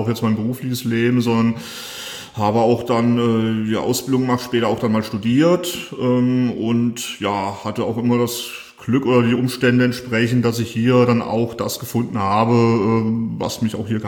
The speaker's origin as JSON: {"language": "German", "town": "Fulda", "region": "Hesse", "country": "Germany", "tie": "born or raised there", "said": "Ich komme sogar aus Fulda, bin ich wie andere vielleicht hergezogen oder wegen Studium etc. hier in Fulda gelandet, sondern komme ursprünglich aus Fulda direkt. Und es hat mich auch bisher hier gehalten"}